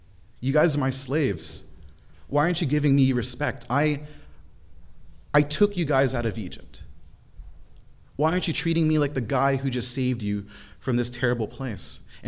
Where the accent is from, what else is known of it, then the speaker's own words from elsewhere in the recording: Philippines; I'm from the Philippines. We have an honor and shame society back home.